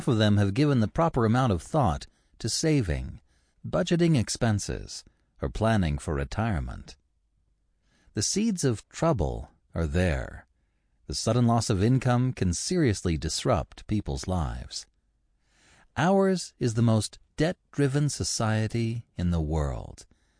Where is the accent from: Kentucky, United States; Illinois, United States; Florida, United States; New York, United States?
New York, United States; New York City; born there; I was born in 1926 in New York City.